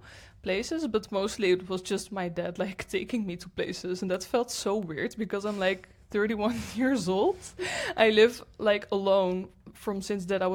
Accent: Netherlands; English is a second language; And that sounds maybe a bit weird because I'm from the Netherlands. So I think I have to explain this better. Mm-hmm. But I'm from like not a super small town. It has like 200,000 people.

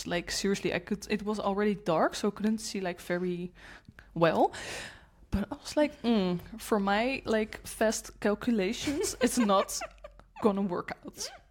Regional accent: Netherlands; now in Portugal; Like I'm from the Netherlands, in case you don't know.

